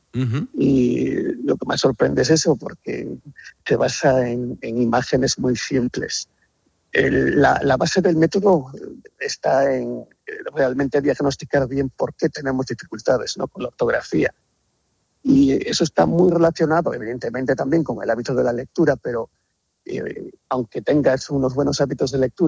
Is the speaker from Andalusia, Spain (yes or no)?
no; Galicia, Spain; yo soy gallego